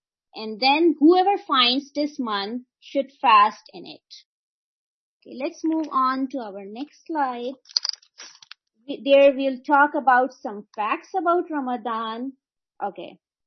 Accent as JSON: {"language": "English", "town": "Atlanta", "region": "Georgia", "country": "United States", "said": "I'm from Atlanta, Georgia."}